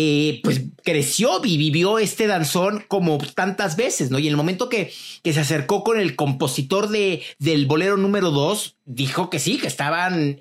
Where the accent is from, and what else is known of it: Mexico